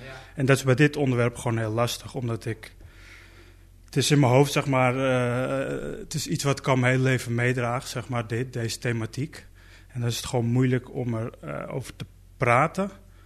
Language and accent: Dutch; Zaandam, North Holland, Netherlands; born there; Ik ben in Zaandam geboren, ja. Mijn opa die is eerst naar Nederland gekomen. Maar in tegenstelling tot heel veel Turkse migranten is hij in 1984 teruggegaan.